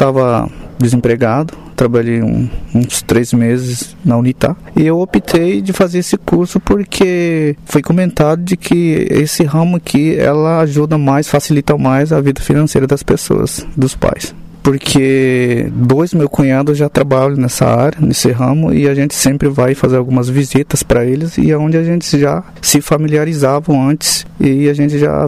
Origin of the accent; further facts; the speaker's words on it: Mato Grosso do Sul, Brazil; Eu, que sou do Mato Grosso do Sul, a gente sempre ouvia rádio naquela cidade onde eu morava